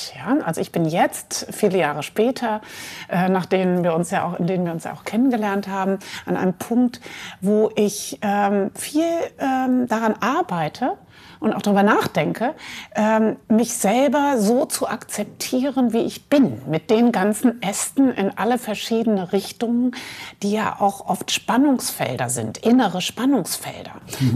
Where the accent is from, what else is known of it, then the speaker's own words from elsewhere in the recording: Mainz, Rhineland-Palatinate, Germany; born there; Ja, ich bin geboren in Mainz am Rhein, die Stadt, wo Gutenberg herkommt.